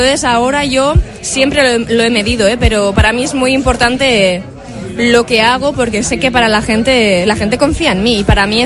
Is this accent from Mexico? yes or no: no; Basque Country, Spain; es que yo soy de Trabacúa, entonces toda la vida yo he vivido en las faldas del Monte Oís